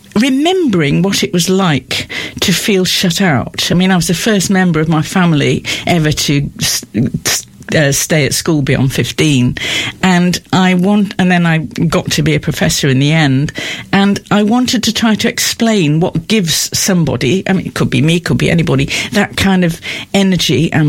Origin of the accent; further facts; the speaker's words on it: Nottingham, East Midlands, United Kingdom; moved away as an adult; now in Portsmouth, United Kingdom; I grew up in Nottingham, although I have, of course, been in Portsmouth for far longer than I was in Nottingham, but I left Nottingham at 18, never to return. All my family were miners.